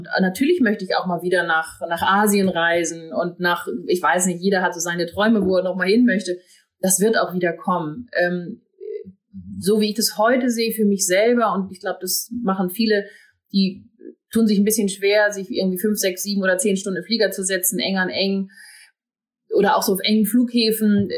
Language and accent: German; Northern Germany, Germany; born there; Und ich komme dann auch noch aus dem Norden gebürtig. Also insofern ist es auch Heimat tatsächlich ein kleines bisschen.